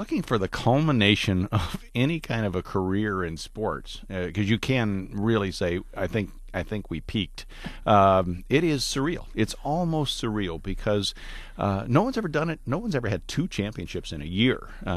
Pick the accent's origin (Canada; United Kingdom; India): Canada; I mean, I'm from Canada.